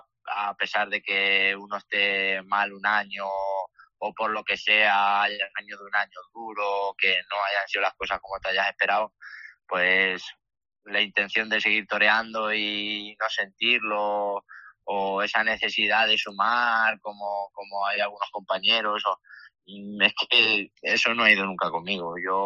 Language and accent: Spanish; Tomelloso, Castilla-La Mancha, Spain; una de las corridas fuertes de este año pues es la de mi tierra, de torear en Tomelloso